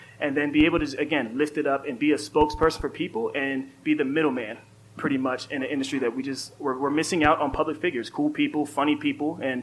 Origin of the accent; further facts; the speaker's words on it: East Coast, United States; moved away as an adult; now in Los Angeles, United States; We moved to LA. We're from the East Coast. We came here because we decided in college we were going to come somewhere that we can live, we can ride year round.